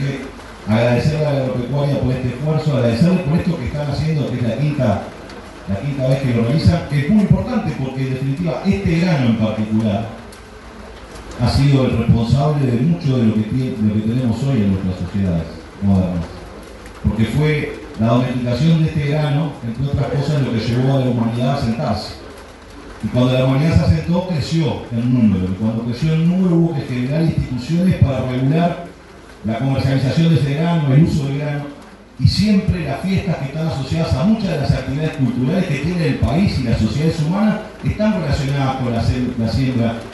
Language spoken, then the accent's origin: Spanish; Montevideo, Uruguay; yo soy montevideano